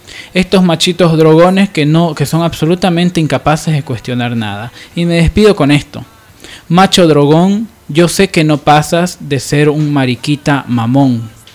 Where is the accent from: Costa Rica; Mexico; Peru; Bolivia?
Bolivia; la incapacidad que hemos tenido como bolivianos de desmitificar este tema